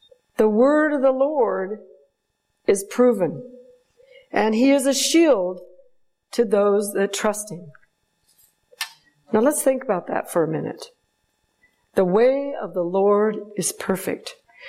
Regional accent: Alaska, United States; I'm from Alaska. I'm just a simple woman. I assist my husband in pastoring a church

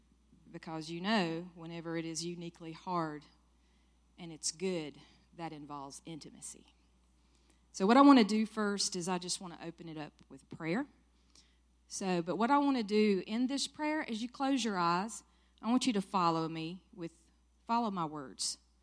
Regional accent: Seneca, South Carolina, United States; Born and raised right here in Seneca, South Carolina.

